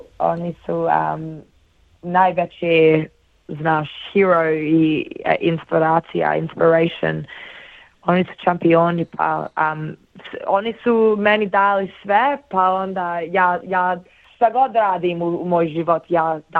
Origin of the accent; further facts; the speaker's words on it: Melbourne, Victoria, Australia; ja sam iz Melbourne, a to je bilo u Sydney